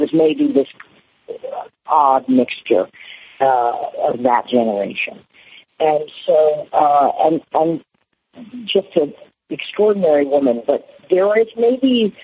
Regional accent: New Orleans, Louisiana, United States; I grew up in Algiers. You know what I mean? I grew up in the suburbs.

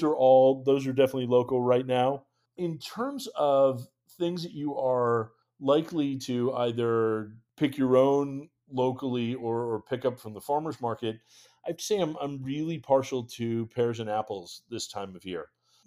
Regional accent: New England, United States; So growing up in New England, I am definitely partial to cranberries.

